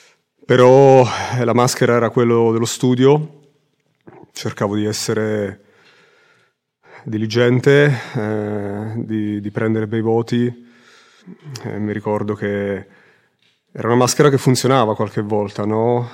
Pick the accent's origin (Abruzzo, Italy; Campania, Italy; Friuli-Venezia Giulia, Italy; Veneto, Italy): Abruzzo, Italy; sono abruzzese, sono 3 anni e mezzo che sono in cammino